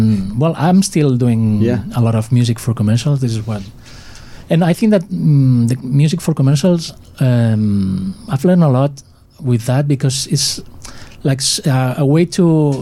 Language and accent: English; Barcelona, Catalonia, Spain; now in Los Angeles, United States; and raised in Barcelona, Spain. So, and I lived 1 year here in LA.